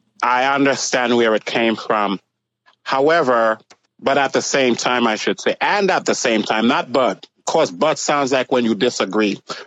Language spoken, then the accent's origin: English; United Kingdom; Fish and chips. I'm a British cunt.